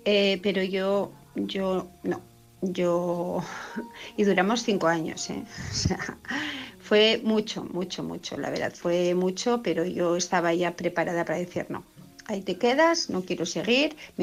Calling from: Asturias, Spain; de Asturias

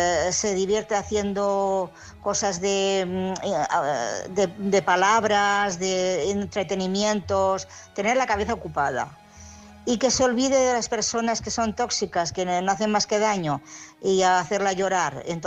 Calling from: Barcelona, Catalonia, Spain; de Barcelona.

